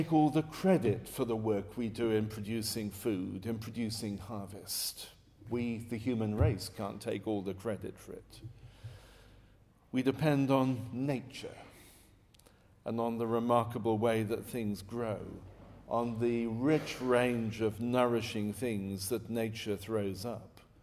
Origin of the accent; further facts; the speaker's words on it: Coventry, West Midlands, United Kingdom; I come from Coventry, which is known as a car manufacturing city.